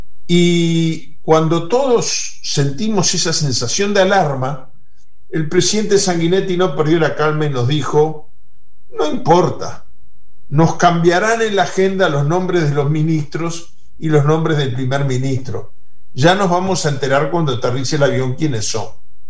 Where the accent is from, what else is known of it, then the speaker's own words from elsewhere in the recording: Uruguay; Yo, por respeto, porque soy uruguayo y estoy hablando en un programa argentino, no me voy a referir a Argentina